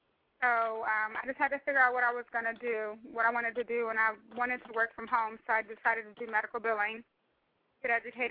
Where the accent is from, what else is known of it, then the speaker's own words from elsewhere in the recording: Ohio, United States; now in California, United States; I came to California. I'm originally from Ohio, and I got out of here.